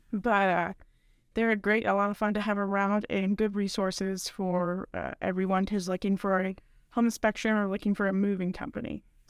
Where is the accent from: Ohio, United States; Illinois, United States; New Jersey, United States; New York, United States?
Ohio, United States; My whole family's from Kentucky, too, but I grew up in Ohio.